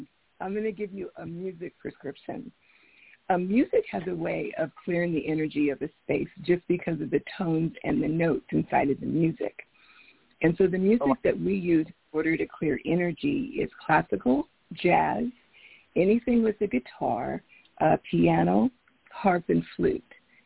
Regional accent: Akron, Ohio, United States; Well, I'd like to say hello to a fellow Ohioan. I was born in Akron, Ohio.

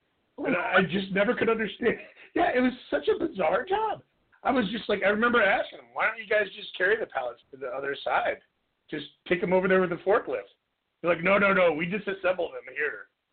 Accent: Chicago, Illinois, United States; I grew up in Chicago, and I remember seeing that.

